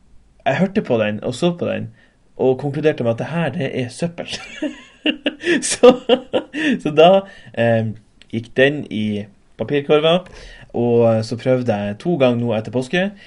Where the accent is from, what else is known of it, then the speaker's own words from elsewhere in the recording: Tromsø, Troms, Norway; Jeg kommer fra Tromsø, og alt det vet du.